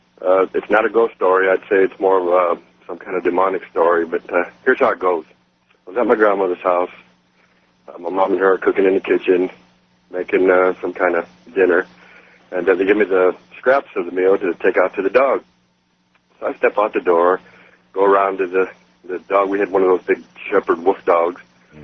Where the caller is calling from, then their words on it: San Antonio, Texas, United States; I'm calling from San Antonio, Texas, listening on the big blowtorch, WOAI.